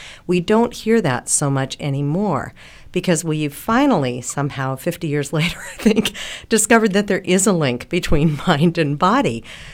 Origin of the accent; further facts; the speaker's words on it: Los Angeles, California, United States; I was raised actually in the Los Angeles area, and in 1956 when you started doing this work, I was 3 years old.